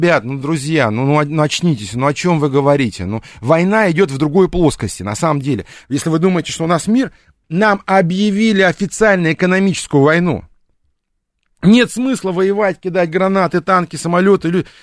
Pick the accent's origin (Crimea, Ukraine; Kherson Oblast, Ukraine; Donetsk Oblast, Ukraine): Donetsk Oblast, Ukraine; Horlivka; я, да, из Горловки, собственно говоря